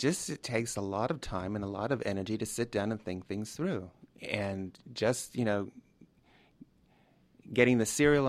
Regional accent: Miami Beach, Florida, United States; also born or lived in Michigan; I was born in Michigan, but I grew up in Miami Beach.

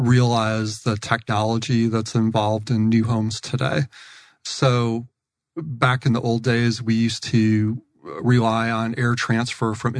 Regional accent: Illinois, United States; Whenever I'm out there, I'm from Northern Illinois, so I always say, Alexa, what's the weather like in Rockford, Illinois?

